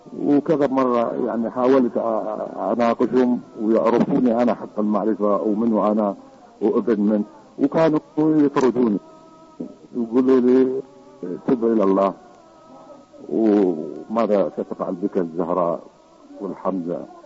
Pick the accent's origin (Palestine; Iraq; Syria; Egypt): Iraq; أنا من العراق، والله العظيم كثير كثير من جماعتنا الشيعة